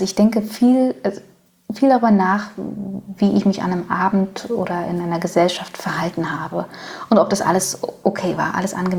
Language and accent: German; Berlin, Germany; Ich bin im ostdeutschen Umfeld groß geworden. Also ich bin im Osten geboren, Ost-Berlin geboren.